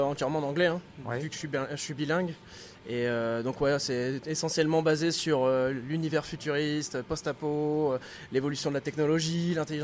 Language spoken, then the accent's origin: French; Compiègne, Hauts-de-France, France; on vient de Compiègne